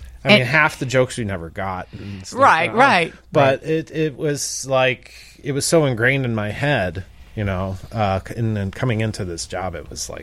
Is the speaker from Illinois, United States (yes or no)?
yes; Chicago, Illinois, United States; I mean, I'm from Chicago